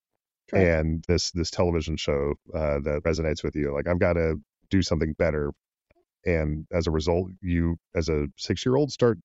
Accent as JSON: {"language": "English", "region": "Alberta", "country": "Canada", "tie": "born or raised there", "said": "So the first one is growing up in Alberta, for people that aren't familiar with Canada, Alberta is sometimes referred to as the Texas of Canada."}